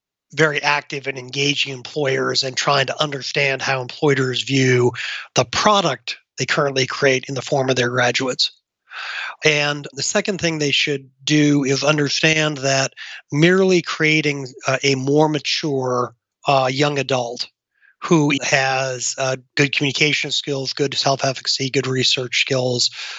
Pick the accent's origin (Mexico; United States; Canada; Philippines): United States; Boston, Massachusetts; of course, I'm from Boston